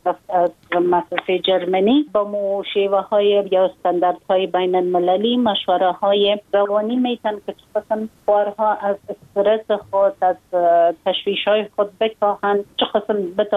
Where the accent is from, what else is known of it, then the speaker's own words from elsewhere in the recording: Afghanistan; ما یک خانم مسلمان هستم، از افغانستان هستم